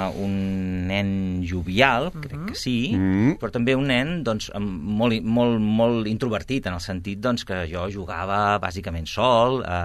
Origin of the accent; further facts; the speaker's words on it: Sant Quirze del Vallès, Catalonia, Spain; also born or lived in Sabadell; jo vivia a Poble Sec, a un barri de Sant Quirze, que es diu Poble Sec, després vaig viure més cap al centre de Sant Quirze, però estudiava a Sabadell. Per tant, la meva infantesa passa a Sant Quirze i a Sabadell.